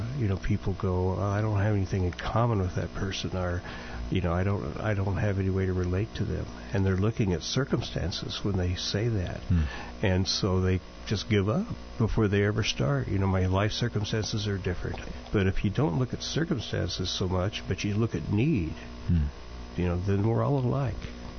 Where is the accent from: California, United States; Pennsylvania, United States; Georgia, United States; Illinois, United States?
Illinois, United States; Springfield; I was back at my hometown, which is Springfield, Illinois, at, I think, Thanksgiving